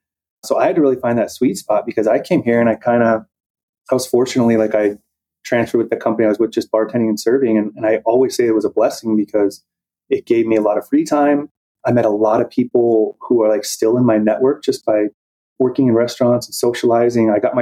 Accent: Arizona, United States; I grew up in Arizona and I just always knew that I wanted to try San Diego.

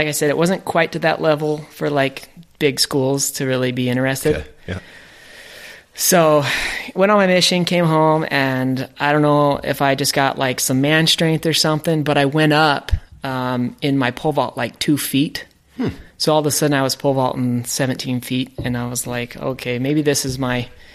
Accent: Salt Lake City, Utah, United States; born there; So I was born in Salt Lake, Utah.

